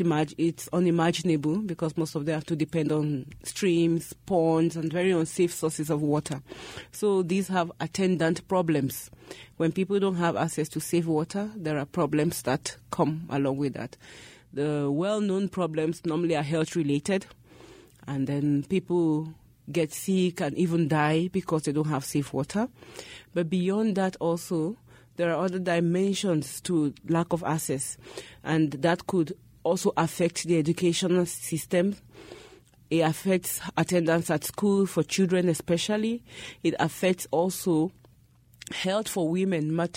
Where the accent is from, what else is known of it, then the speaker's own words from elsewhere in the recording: Nigeria; Nigeria, which is my home country, with a population of over 160 million people.